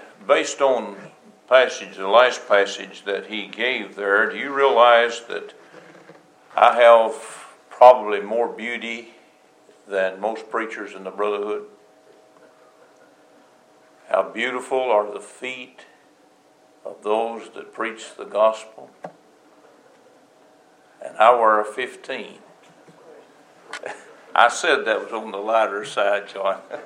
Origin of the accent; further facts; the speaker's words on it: Tennessee, United States; I grew up in Middle Tennessee